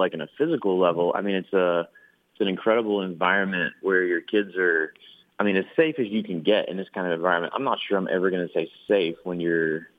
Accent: Texas, United States; born there; I was born in Texas. My dad's from the Philippines, and my mom is white. And being in West Texas, nobody knows what that is.

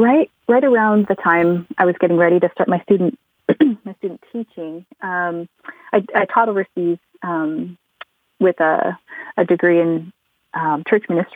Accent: Canada; I'm from Canada, so flying to the United States was not flying home, but it was certainly closer to home.

